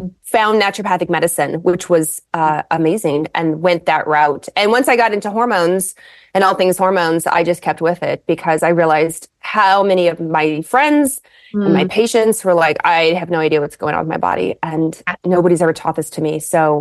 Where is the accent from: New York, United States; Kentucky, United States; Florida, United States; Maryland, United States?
Kentucky, United States; Lexington; So I was raised in Lexington, Kentucky